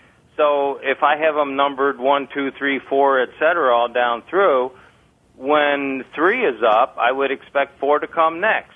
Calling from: Pittsford, United States; From Pittsford.

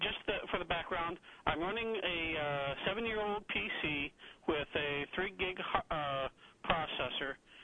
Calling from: Rochester, United States; from Rochester.

